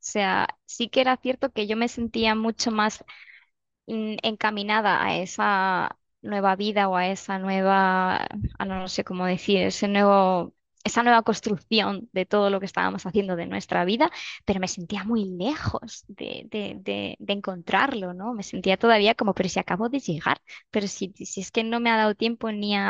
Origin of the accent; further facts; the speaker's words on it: Toledo, Castilla-La Mancha, Spain; Y encima, aunque yo soy de Toledo, me dice que es que su lugar favorito de España es Toledo.